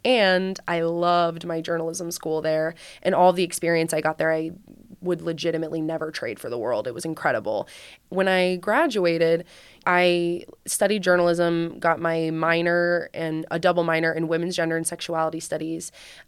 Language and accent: English; Toledo, Ohio, United States; was born and raised here. I grew up in Sylvania area.